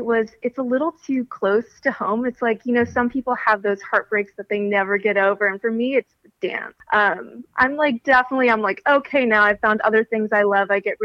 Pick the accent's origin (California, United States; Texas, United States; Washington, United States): California, United States; Gilroy; from the Bay Area originally. I'm from Gilroy, and my background was initially as a dancer.